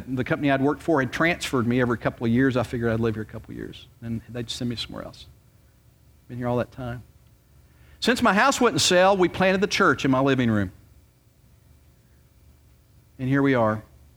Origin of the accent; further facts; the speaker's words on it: Roanoke, Virginia, United States; moved away as an adult; now in Wilson, United States; I was from Roanoke, Virginia. I was living up there, and I got transferred down here.